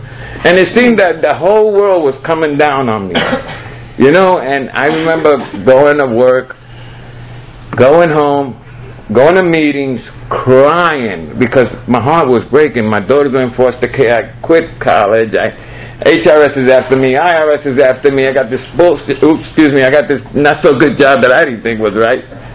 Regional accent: Brooklyn, New York, United States; I'm from Brooklyn. It's as natural as that be for me.

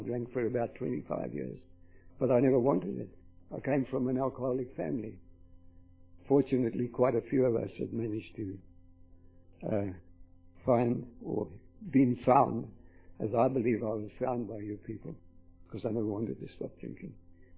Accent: South Africa; also born or lived in Australia; My grandpeople were from Scotland and from Ireland. And I was born in Australia and brought up in South Africa

